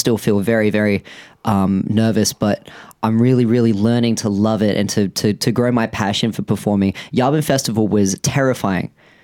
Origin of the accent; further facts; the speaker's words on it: Wollongong, New South Wales, Australia; I mean, I grew up down in Wollongong